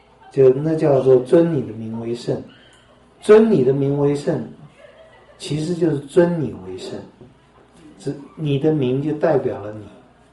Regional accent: China; 这写法也不合我们中国人的想法。我们中国人的想法是

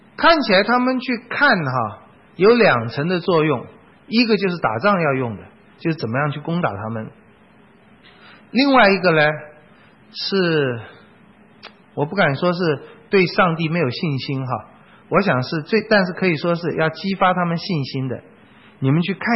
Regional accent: China; 我们中国人真是对那个吃是很看重的

